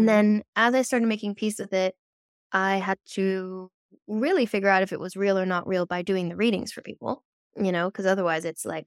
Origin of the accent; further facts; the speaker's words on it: Netherlands; I grew up in the Netherlands, which is very practical culture